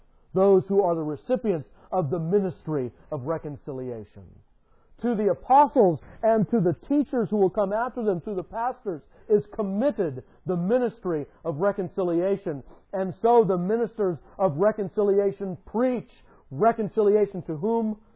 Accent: United States; And if I'm traveling overseas as an American, well, if someone asks me about America

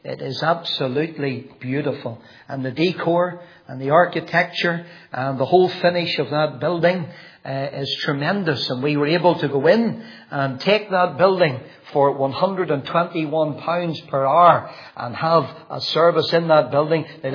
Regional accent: Northern Ireland, United Kingdom; And she said, where are you from? And I says, we're from Northern Ireland.

